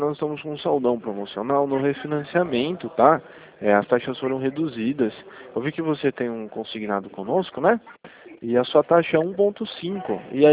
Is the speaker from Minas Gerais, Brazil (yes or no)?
no; Rio Claro, São Paulo, Brazil; Eu sou de Rio Claro. É aqui do estado de São Paulo.